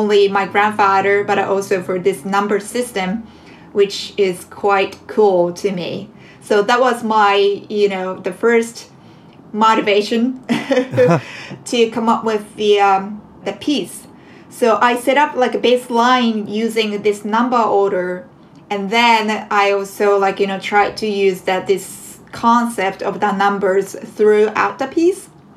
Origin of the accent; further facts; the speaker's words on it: Japan; now in New York City, United States; It's not a normal in Japan, my home country.